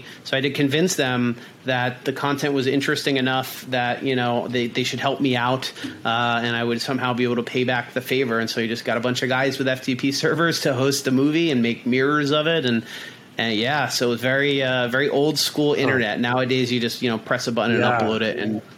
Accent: Long Island, New York, United States; I grew up out on Long Island.

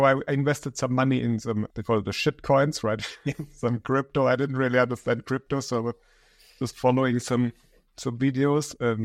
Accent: Germany; English is a second language; I'm from Germany, yes.

